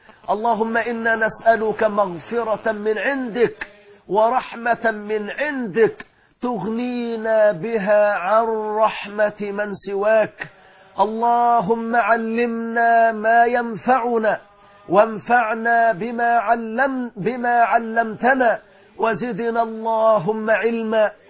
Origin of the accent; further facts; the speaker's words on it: Egypt; في بلادنا مصر